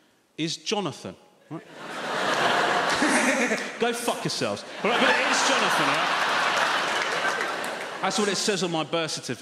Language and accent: English; England, United Kingdom; worried about my brother and I not being Sri Lankan enough. Also, conversely, worried about us not being English enough, right? And this is... My mum was so worried about me growing up in this country, right?